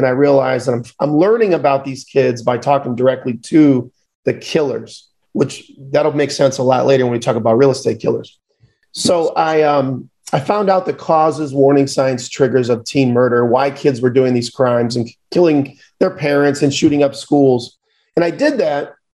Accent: Aurora, Ohio, United States; I was one of the top agents in my hometown for many years, Aurora, Ohio, suburb of Cleveland.

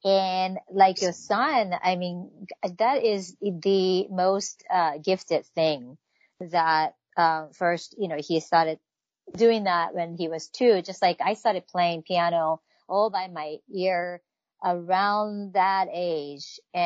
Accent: Tokyo, Japan; I grew up in Tokyo, Japan

